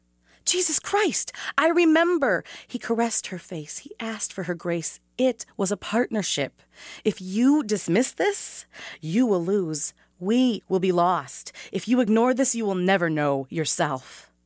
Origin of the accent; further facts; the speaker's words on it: Mankato, Minnesota, United States; from Mankato, Minnesota.